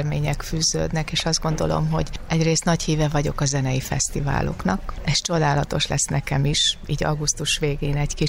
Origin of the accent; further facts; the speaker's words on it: Sopron, Győr-Moson-Sopron, Hungary; ugyan én soproni származású vagyok